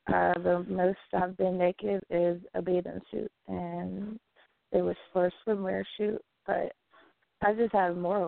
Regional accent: Virginia, United States; I'm 22. I'm from Virginia. Born and raised.

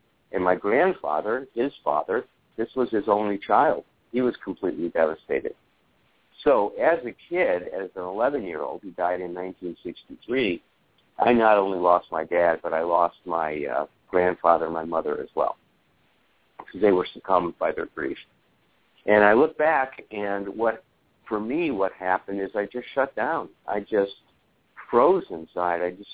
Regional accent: Chicago, Illinois, United States; I grew up in Chicago. We'd go to the museums, the Lincoln Park Zoo, Foster Avenue Beach.

